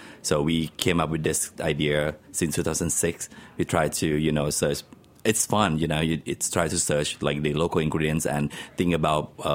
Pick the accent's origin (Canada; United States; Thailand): Thailand; English is a second language; I'm originally from Thailand. So we've been doing Thai food.